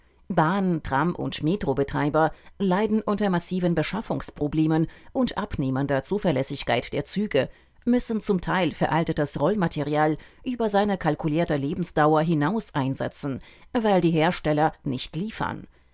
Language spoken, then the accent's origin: German; East Germany, Germany; Das mit den Arbeitsplätzen kann ich als Ostdeutscher ohnehin kaum ernst nehmen